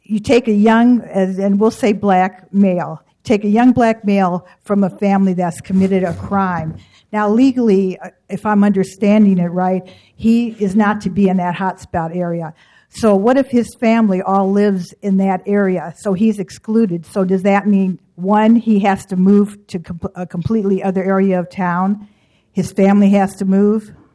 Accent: Detroit, Michigan, United States; now in Portland, United States; I feel Portland is not a large, large city. I come from Detroit.

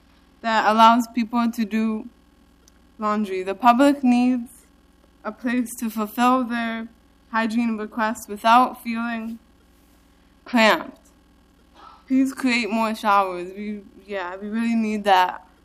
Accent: New York, United States; now in Portland, United States; This is now the second time I've spoken before all of you. I'm from New York and I've lived in Portland before coming back in January.

